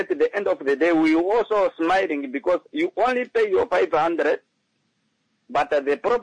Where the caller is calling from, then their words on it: Walvis Bay, Erongo, Namibia; I am the unknown soldier calling from Barber's Bay.